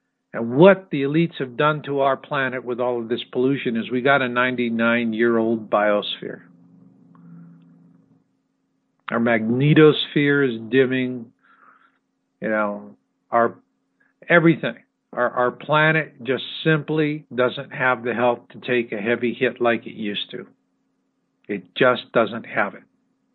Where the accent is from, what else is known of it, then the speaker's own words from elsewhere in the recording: Arizona, United States; I'd never seen blue ice in my whole life. I grew up in Arizona.